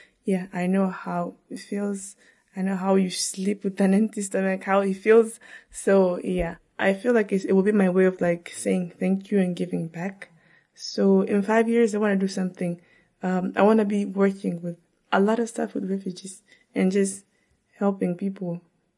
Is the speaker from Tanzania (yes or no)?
yes; Tanzania; born there; my mom gave birth to me in Tanzania in the refugee camp in 1999. Yes, I was born in Tanzania.